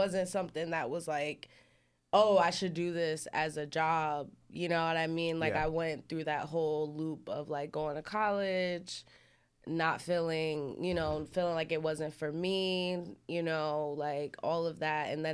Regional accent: Piscataway, New Jersey, United States; The suburbs and like up Piscataway.

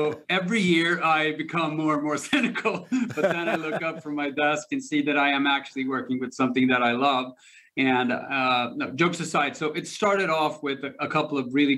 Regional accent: Stockholm, Stockholm County, Sweden; English is a second language; also born or lived in New York; Well, I grew up here in Stockholm, Sweden, but we did move to the U.S.

